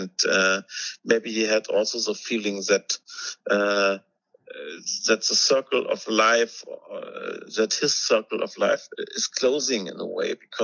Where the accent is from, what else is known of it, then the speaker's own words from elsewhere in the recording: East Germany, Germany; I grew up in East Germany, and in East Germany, these people were great heroes.